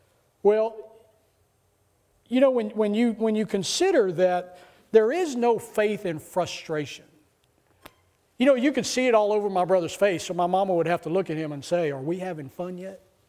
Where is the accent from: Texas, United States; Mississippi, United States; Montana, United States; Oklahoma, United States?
Texas, United States; Austin; I grew up in Austin, Texas, so to travel to West Tennessee in the Dyersburg, Dyer, Jackson, you know, West Tennessee area, it took us 18 hours on the road.